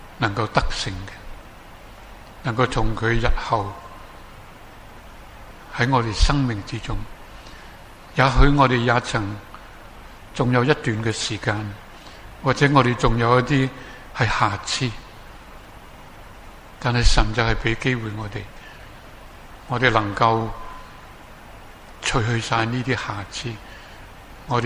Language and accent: Cantonese; China; 唔好好似我哋中国人有呢句，好多人都识讲噶啦